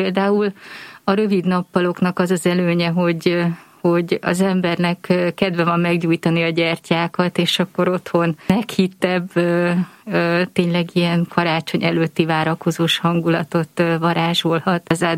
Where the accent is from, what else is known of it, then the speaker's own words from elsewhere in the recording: Őrbottyán, Pest, Hungary; Igen, én vidéken nőttem fel, Pest megyében egy községben, ami most már város, de akkor még csak nagy község volt, Őrbottyánban.